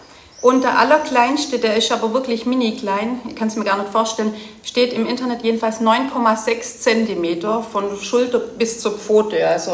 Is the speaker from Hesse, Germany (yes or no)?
yes; Darmstadt, Hesse, Germany; Bin aus Darmstadt und habe früher einen Schäferhund